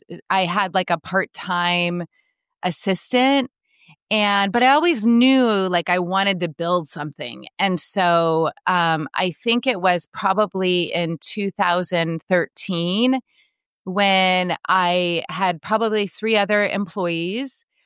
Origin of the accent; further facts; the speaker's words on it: Seattle, Washington, United States; moved away as an adult; I moved to Oregon when I was 18, when I met my husband. I grew up in Seattle area